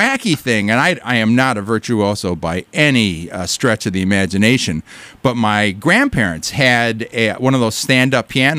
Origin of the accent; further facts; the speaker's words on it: Detroit, Michigan, United States; So I was born and raised in Detroit.